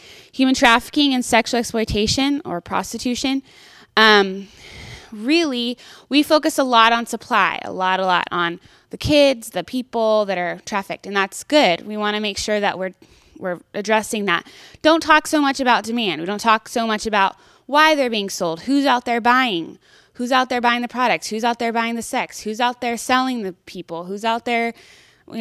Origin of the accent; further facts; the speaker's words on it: Cambodia; now in United States; Personally, I came from Cambodia